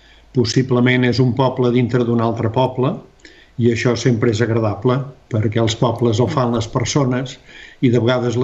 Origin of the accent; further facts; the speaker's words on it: Sabadell, Catalonia, Spain; vaig néixer aquí a Sabadell, molt a prop d'on estic vivint. Creueltenc, diguem-ne, anava a dir de tota la vida, però no és cert perquè he donat bastantes voltes. Però vaig començar i he tornat al Born.